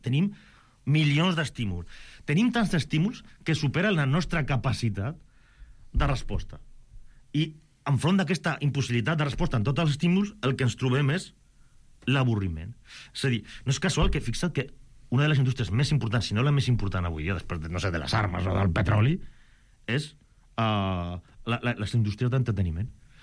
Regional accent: Barcelona, Catalonia, Spain; Som de Barcelona.

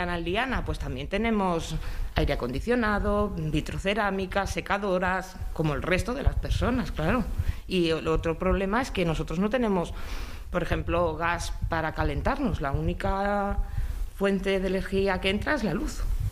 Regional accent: Santa Eugènia, Catalonia, Spain; jo soc de Santa Eugènia. Llevo viviendo aquí 18 años

